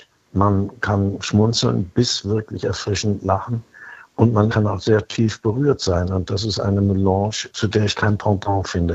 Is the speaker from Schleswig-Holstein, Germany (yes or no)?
yes; Kiel, Schleswig-Holstein, Germany; Wenn ich an Kiel, wenn ich an Schleswig-Holstein denke, das ist meine Heimat